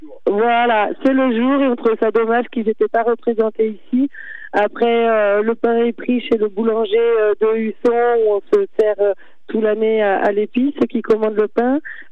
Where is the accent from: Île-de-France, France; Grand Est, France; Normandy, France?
Normandy, France; also born or lived in Switzerland; On vient de Suisse à l'origine et on a grandi en Normandie.